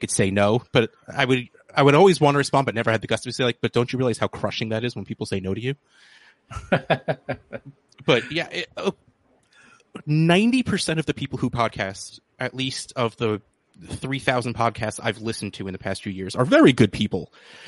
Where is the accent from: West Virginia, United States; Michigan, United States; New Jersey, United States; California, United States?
New Jersey, United States; I mean, I'm from New Jersey. I should probably know